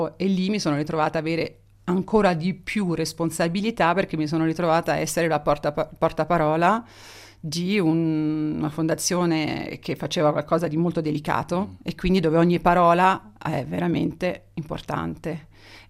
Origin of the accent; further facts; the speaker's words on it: Rome, Lazio, Italy; io sono romana tra l'altro, ho vissuto a Roma tutta la vita